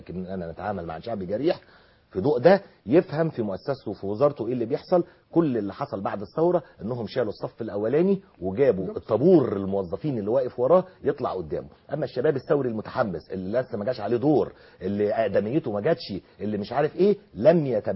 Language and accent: Arabic; Egypt; كمان لنا خصائص احنا كشعب مصري